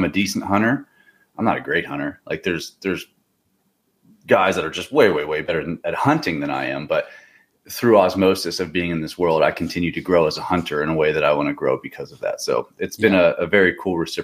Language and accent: English; Pennsylvania, United States; I grew up hunting in Pennsylvania. And then I started getting into Western hunting.